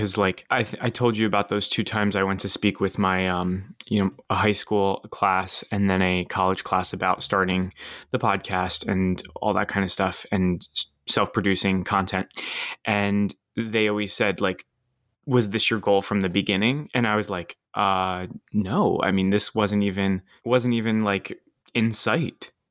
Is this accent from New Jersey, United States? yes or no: yes; New Jersey, United States; accent: Jersey; When I hear my Jersey accent, I'm like, oh boy.